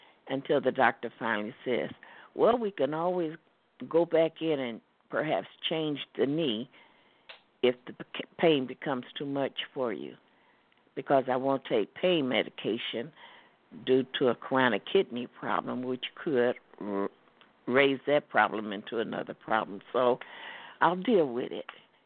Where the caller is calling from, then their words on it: Detroit, Michigan, United States; from Detroit.